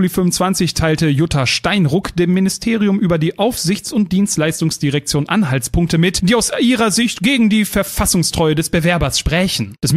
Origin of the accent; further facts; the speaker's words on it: Germany; weil ich in einem Monat im Jahr Deutschland, meine Heimat, feier, den Stolz auf mein Land.